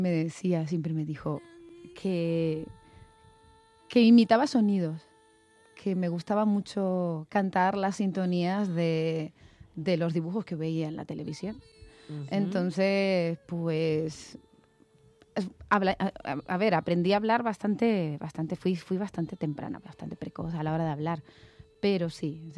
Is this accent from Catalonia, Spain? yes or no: no; Las Palmas, Canary Islands, Spain; Llevando el nombre de mi tierra y de España